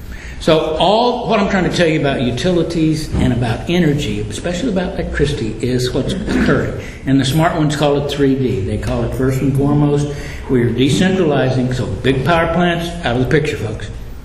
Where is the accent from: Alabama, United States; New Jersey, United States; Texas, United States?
Texas, United States; I grew up in the Panhandle of Texas, if anybody knows, and have driven along I-40.